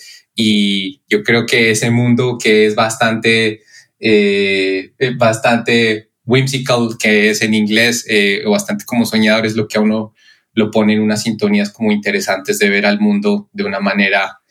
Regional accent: Pasto, Nariño, Colombia; Soy colombiano de la ciudad Pasto, no, que es una ciudad que queda en el suroeste de Colombia, en la frontera con el Ecuador. Tengo un volcán que se llama el volcán Galeras

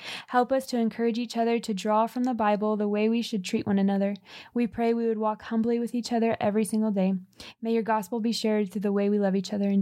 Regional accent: California, United States; We grew up in California.

